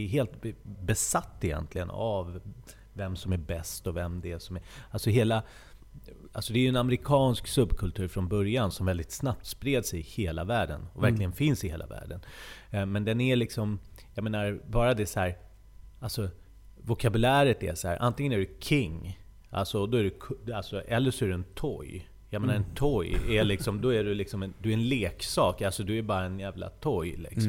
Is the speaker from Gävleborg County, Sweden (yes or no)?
no; Stockholm County, Sweden; som vi var från Västerort